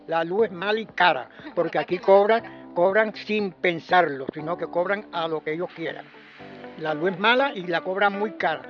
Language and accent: Spanish; Montería, Córdoba, Colombia; also born or lived in Lorica; porque soy cordobés, soy monteriano de Córdoba.